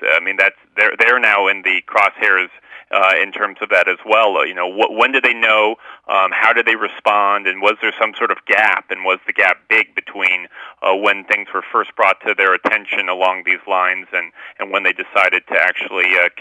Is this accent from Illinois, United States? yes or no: no; New Mexico, United States; So I've basically spent 10, 11 months just investigating the University of New Mexico. It's my hometown program